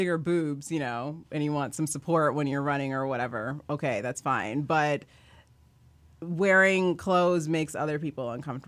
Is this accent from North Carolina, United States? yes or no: no; Kansas, United States; I mean, I was used to it. I grew up in Kansas.